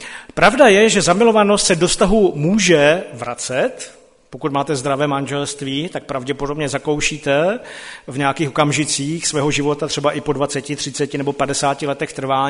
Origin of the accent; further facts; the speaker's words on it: Silesia, Czechia; já jsem původem ze Slezska